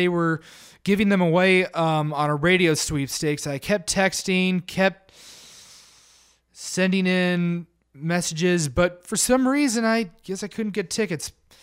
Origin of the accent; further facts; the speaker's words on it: Sacramento, California, United States; They were playing at Raley Field. I'm from Sacramento